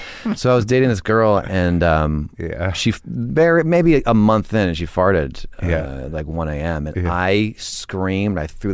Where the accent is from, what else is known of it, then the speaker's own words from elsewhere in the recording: Weston, Connecticut, United States; I grew up in Connecticut.